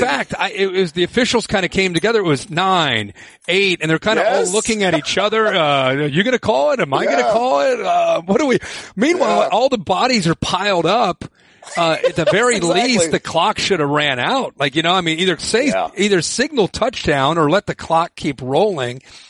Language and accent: English; Ohio, United States; Growing up in Ohio, I am a passionate, blinded Reds fan.